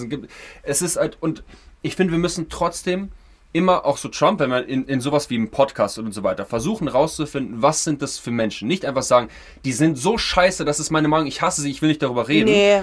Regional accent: Russia; German is a second language; now in Germany; Ich komme ja auch aus Russland und lebe schon seit Ewigkeiten erst mal mit Jelzin und dann mit Putin

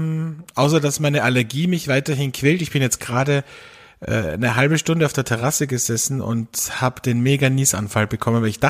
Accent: Carinthia, Austria; Eine Osterjause ist bei uns in Kärnten so traditionell.

